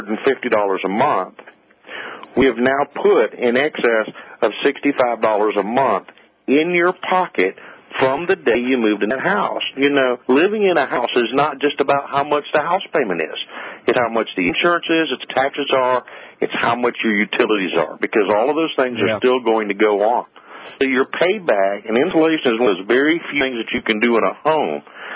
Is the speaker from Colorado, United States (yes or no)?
no; Florida, United States; Where I live is in North Florida between Jacksonville and Daytona Beach